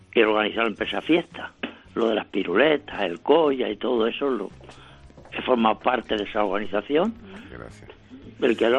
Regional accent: Aranjuez, Community of Madrid, Spain; born there; now in Seville, Spain; Yo soy de Aranjuez porque nací allí y luego da muchas vueltas y terminamos Sevilla.

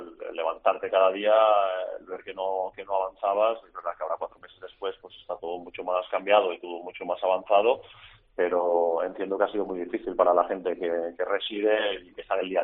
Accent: Massanassa, Valencian Community, Spain; Pero esos lazos con Osasuna y Masanasa, mi pueblo, pues yo creo que van a estar para toda la vida, ¿no?

